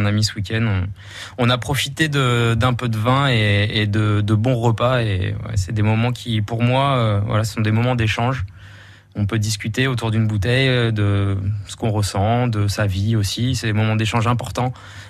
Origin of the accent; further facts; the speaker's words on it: Cognac, Nouvelle-Aquitaine, France; born there; Ah, mes parents sont viticulteurs. Hein. Je suis né à Cognac